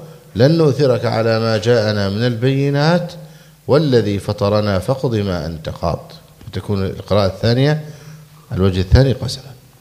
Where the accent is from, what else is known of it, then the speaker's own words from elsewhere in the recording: Egypt; الفرمة عندنا في مصر